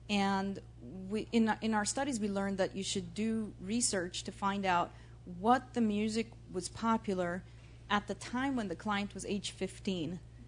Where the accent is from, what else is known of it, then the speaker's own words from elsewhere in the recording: New York, United States; I'm from New York, and I came there, and here I'm in college just being one other student in the program